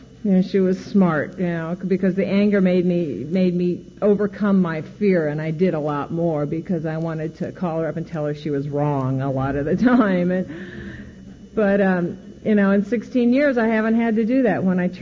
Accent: Iowa, United States; I grew up in Iowa, and that was my very first resentment in my life.

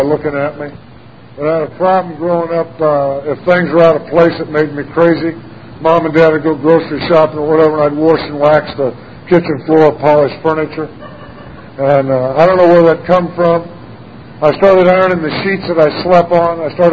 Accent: Danville, Illinois, United States; born there; I was born in Danville, Illinois.

